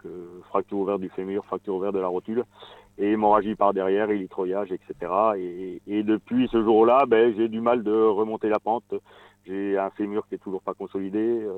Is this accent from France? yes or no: yes; Bordeaux, Nouvelle-Aquitaine, France; Donc puisque je suis bordelais, hein, sur Bordeaux